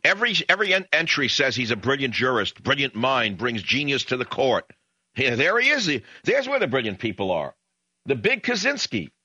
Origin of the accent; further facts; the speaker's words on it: Texas, United States; He's from Texas like I'm from Texas.